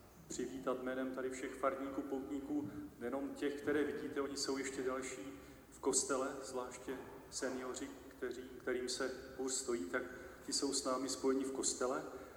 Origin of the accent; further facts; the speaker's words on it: Moravia, Czechia; Oblouvám se, jak jsem ten Moravák, tak mě občas ta čeština dělá problémy.